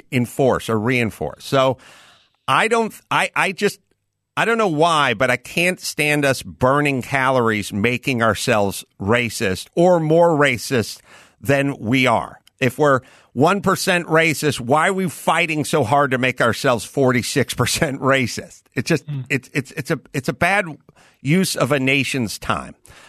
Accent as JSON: {"language": "English", "town": "Houston", "region": "Texas", "country": "United States", "tie": "born or raised there", "said": "being Asian, growing up in Houston in, you know, 1979 or something"}